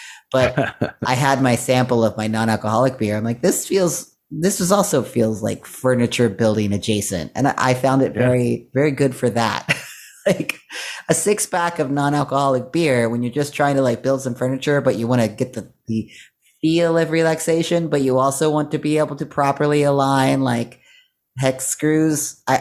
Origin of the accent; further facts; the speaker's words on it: West Virginia, United States; I grew up in West Virginia